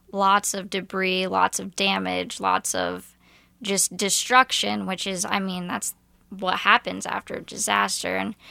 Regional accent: Iowa, United States; So I'm originally from Iowa.

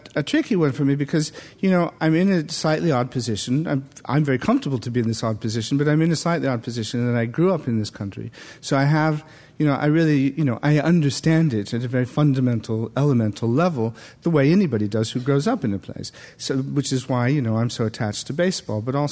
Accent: Iowa, United States; I think a lot of it is to do with growing up in Iowa, particularly in the 50s.

